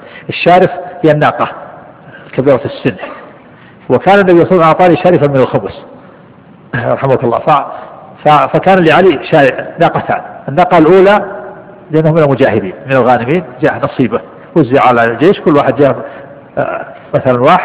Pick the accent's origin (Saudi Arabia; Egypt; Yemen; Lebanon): Saudi Arabia; Najd; نحن عندنا في نجد تسقف البيوت بالخشب ويضع الجريد،